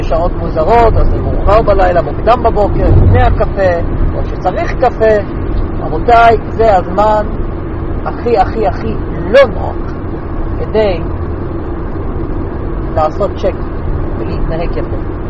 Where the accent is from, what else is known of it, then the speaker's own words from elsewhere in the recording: United States; Hebrew is a second language; אני אמריקאי, יש לי היסטוריה של כמה מאות שנים